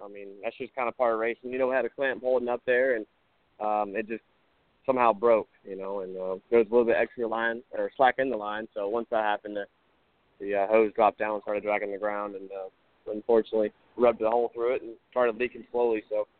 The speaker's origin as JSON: {"language": "English", "town": "Greenville", "region": "Alabama", "country": "United States", "tie": "born or raised there", "also_born_or_lived": "Montgomery, United States", "said": "Yes, sir. I was born in Montgomery, and then I lived in Greenville for about 10, 12 years, something like that. So yeah, from there, from the beginning."}